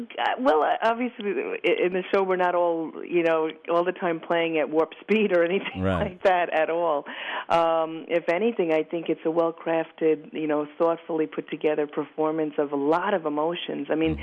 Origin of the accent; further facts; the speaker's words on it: New York City, New York, United States; I'm from the Bronx, County Bronx, the 33rd county of Ireland, probably.